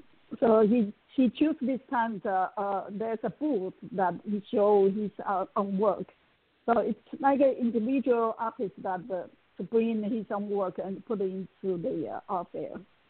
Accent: Taiwan; English is a second language; it reminds me about my hometown, same I come from Taiwan, the countryside, was give me a homesick that style.

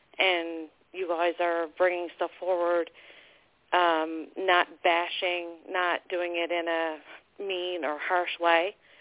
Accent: Newfoundland and Labrador, Canada; accent: Newfoundland; I'm a Newfoundlander. Probably tell by the accent.

